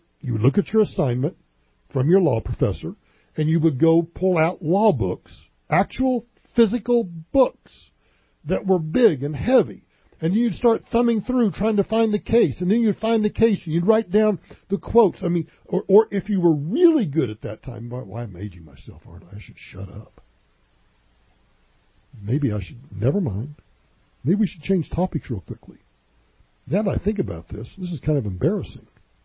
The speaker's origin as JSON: {"language": "English", "region": "Oklahoma", "country": "United States", "tie": "born or raised there", "said": "That's when my parents were involved in a gubernatorial race where I grew up in Oklahoma"}